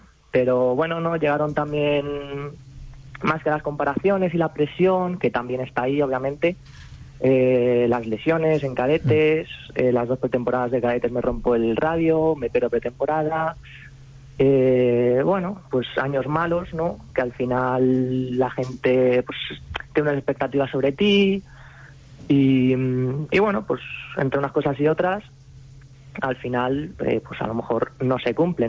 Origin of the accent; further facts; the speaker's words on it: Arcas, Castilla-La Mancha, Spain; Empecé jugando fútbol sala en el equipo de mi pueblo, en Arcas.